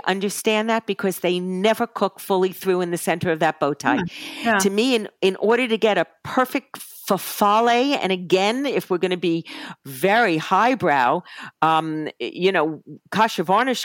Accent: New York, United States; a very proud New Yorker.

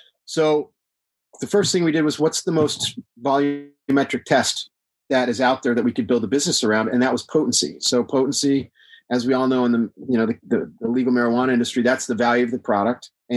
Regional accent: Texas, United States; I live in Texas. I'm from Texas.

